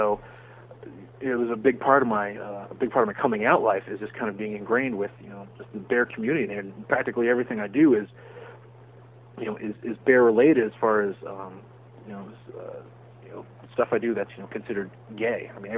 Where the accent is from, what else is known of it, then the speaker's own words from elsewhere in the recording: New Jersey, United States; Growing up, I grew up in North Jersey, and, you know, we didn't know